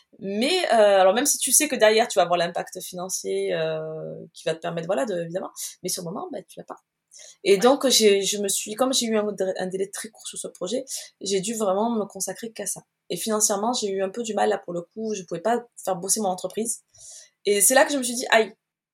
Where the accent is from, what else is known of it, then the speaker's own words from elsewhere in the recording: Marseille, Provence-Alpes-Côte d'Azur, France; Alors, je viens de Marseille. Je suis entre Aix-en-Provence et Marseille, oui.